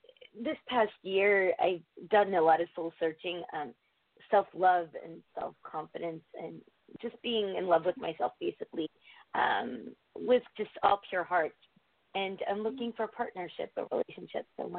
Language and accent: English; Connecticut, United States; Hi, Adam. … I'm from Connecticut.